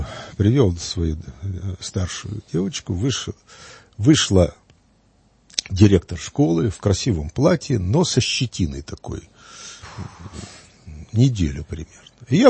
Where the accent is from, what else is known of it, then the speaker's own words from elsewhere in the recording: Kharkiv, Kharkiv Oblast, Ukraine; moved away; Из моего родного города Харькова, я, правда, уже 50 лет как не живу там